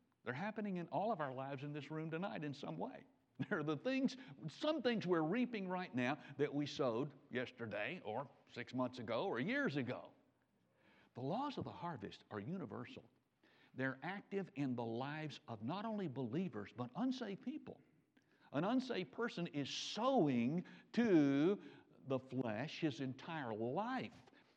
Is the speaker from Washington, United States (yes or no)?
no; Memphis, Tennessee, United States; a man who was my pastor when I was a teenager growing up in Memphis.